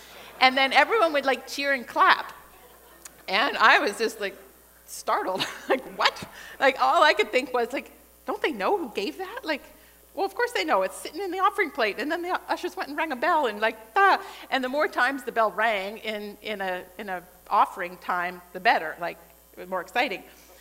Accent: Pennsylvania, United States; when I was a teenager, I grew up in Pennsylvania

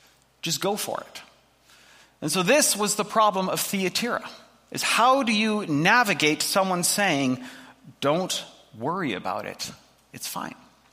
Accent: Edmonton, Alberta, Canada; I grew up in Alberta, which has nothing to do with this story, except for the fact that growing up, I lived in Edmonton, and we lived in the city

